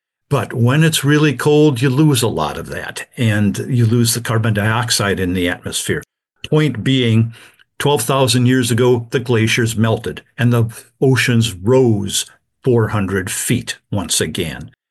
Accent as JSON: {"language": "English", "region": "Wisconsin", "country": "United States", "tie": "born or raised there", "said": "Yeah, I grew up in Wisconsin, went to school there, majored in geology and biology"}